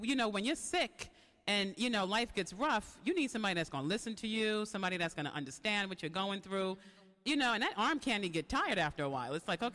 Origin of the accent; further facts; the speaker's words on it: Bahamas; also born or lived in New York; The Bahamas. But I came here from New York.